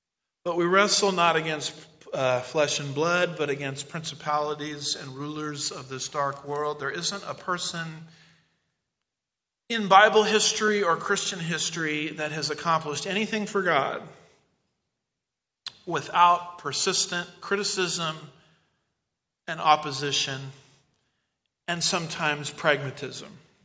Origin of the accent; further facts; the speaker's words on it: United States; Why do I have two cars? Because I'm an American, right?